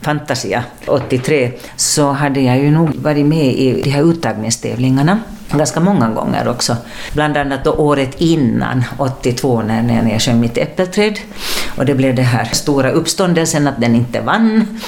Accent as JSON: {"language": "Swedish", "country": "Finland", "said": "när publiken hörde att vi var från Finland"}